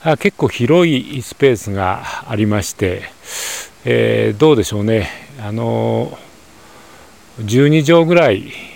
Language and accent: Japanese; Iwaki, Fukushima, Japan; 地元いわき市の駅前にありますイトーヨーカドー